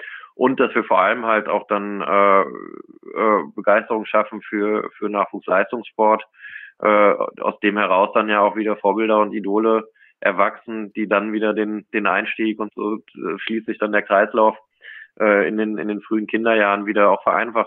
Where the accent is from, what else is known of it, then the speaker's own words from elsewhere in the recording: Cologne, North Rhine-Westphalia, Germany; ich bin tief im Herzen natürlich eine Kölsche Junge, also bin Rheinländer, bin in Köln sozialisiert und bin jedes Jahr im Karneval zu Hause, meine Familie ist dort, die meisten Freundinnen und Freunde sind dort